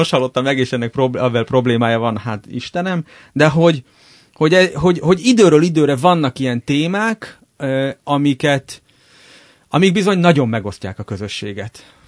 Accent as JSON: {"language": "Hungarian", "country": "Israel", "second_language": "Hungarian", "said": "én a másik sapkámat felvéve, mint izraeli"}